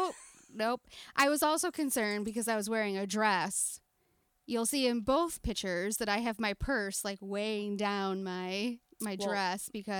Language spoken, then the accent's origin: English; United States; We were warned several times that we are American and do not know Spanish, so we would be in trouble.